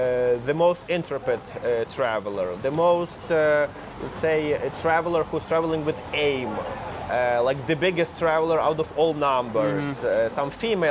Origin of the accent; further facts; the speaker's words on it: Lviv, Lviv Oblast, Ukraine; I am from Western Ukraine. I'm from Lviv.